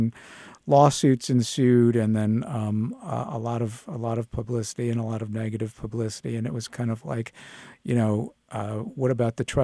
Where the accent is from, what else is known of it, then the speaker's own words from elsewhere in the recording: Duluth, Minnesota, United States; I grew up here in Duluth, I'm a member of the … I got out to Washington.